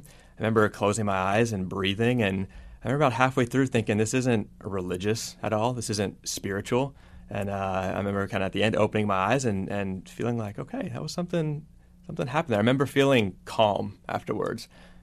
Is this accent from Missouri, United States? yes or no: no; Texas, United States; Now, I grew up in Texas.